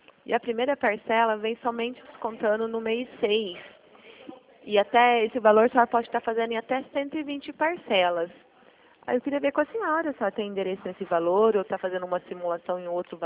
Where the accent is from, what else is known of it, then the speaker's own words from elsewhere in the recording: Mogi Guaçu, São Paulo, Brazil; Eu sou aqui de Mogi Guaçu também.